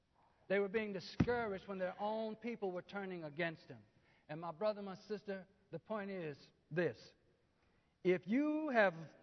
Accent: Arkansas, United States; You know, some of y'all know I'm from Arkansas. I raise pigs and hogs.

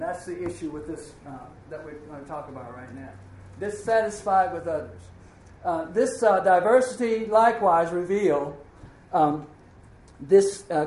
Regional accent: Missouri, United States; So, I'm from Missouri, show me, right?

